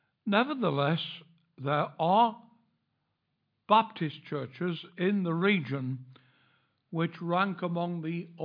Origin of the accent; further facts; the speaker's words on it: North East England, United Kingdom; born there; This is my native county. I was born in County Durham.